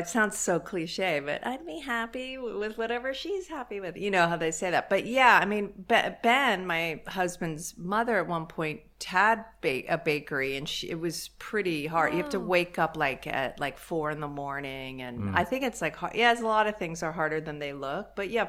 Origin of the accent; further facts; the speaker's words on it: England, United Kingdom; born there; I was born in England